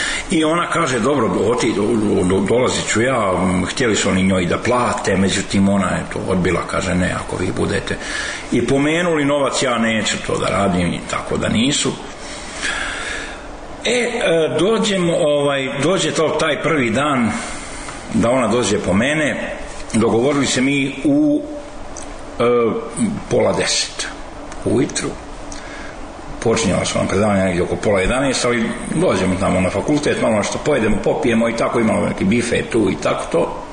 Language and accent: Serbian; Sarajevo, Federation of Bosnia and Herzegovina, Bosnia & Herzegovina; also born or lived in Drvar; now in Belgrade, Serbia; U osnovnu školu završio sam u Sarajevu, srednju također, fakultet počeo u Sarajevu, završio u Beogradu, završio sam njemački i engleski jezik, inače još govorim španski, italijanski, ruski i tako još poneki.